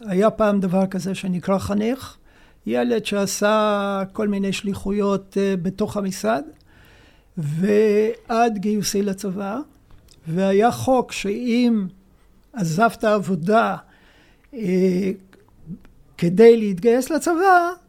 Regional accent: Jerusalem, Jerusalem District, Israel; אני גדלתי בשכונה שהמרחק בין להיות נורמטיבי לבין להיות בעולם הפשע הוא בעובי של סכין גילוח

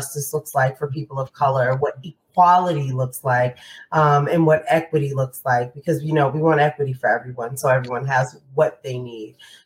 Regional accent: Jersey City, New Jersey, United States; now in Lehigh, United States; So I grew up in Jersey City, New Jersey, the most diverse city in the country. And now I live in Lehigh.

